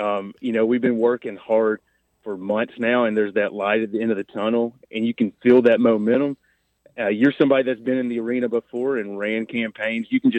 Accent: Hartselle, Alabama, United States; I grew up over in Hartsel in Morgan County. I had a lot of my family members served in politics down in the state legislature, county commission over here.

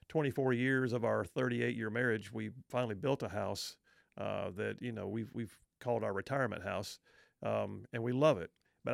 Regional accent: United States; And I'm an American citizen and I'm a taxpayer.

